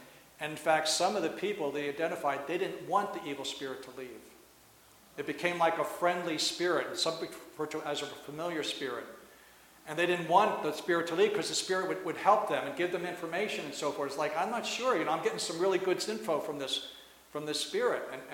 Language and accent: English; Ireland; some things kind of made sense in my own heritage as an Irish person